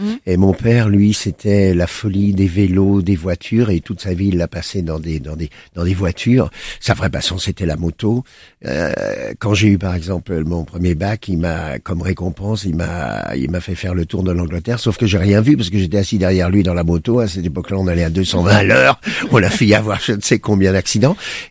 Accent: Paris, Île-de-France, France; J'ai grandi à Paris

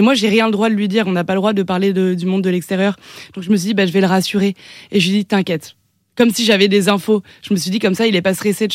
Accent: Lyon, Auvergne-Rhône-Alpes, France; moi je suis lyonnaise et il y a une salle à Lyon qui est mythique

